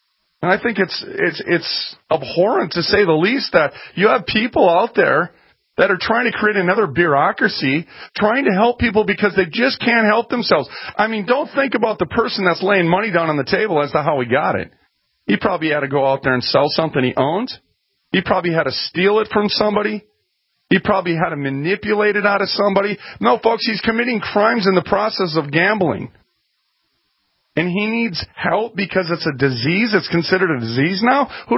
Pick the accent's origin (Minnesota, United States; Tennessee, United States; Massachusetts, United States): Minnesota, United States; Minneapolis; By the way, I came from North Minneapolis, so I understand that.